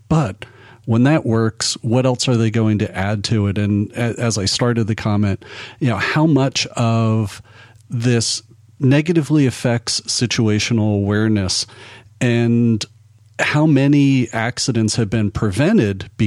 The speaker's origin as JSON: {"language": "English", "country": "United States", "said": "And maybe it's me just being an American and U.S.-centric."}